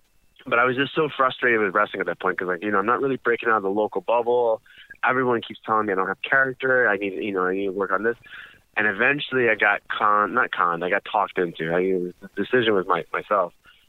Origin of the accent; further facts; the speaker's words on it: United States; born there; My mom is from India, and I was born here in the States.